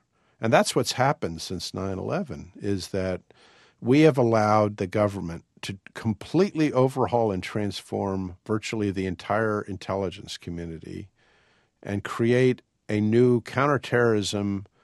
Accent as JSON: {"language": "English", "town": "Washington", "region": "District of Columbia", "country": "United States", "tie": "born or raised there", "said": "You know, that I grew up in Washington, so I knew I was reading the Washington Post"}